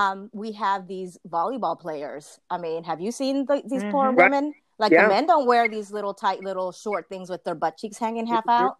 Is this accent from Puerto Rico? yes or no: yes; Puerto Rico; moved away as an adult; also born or lived in New York; now in Pennsylvania, United States; I live in Pennsylvania. I was born in New York. I've lived in Puerto Rico for 10 years of my formative years, from 10 to 20.